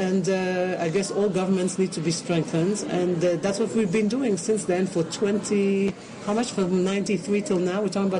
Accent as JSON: {"language": "English", "country": "Belgium", "lives_now": "Israel", "said": "I'm originally from Belgium."}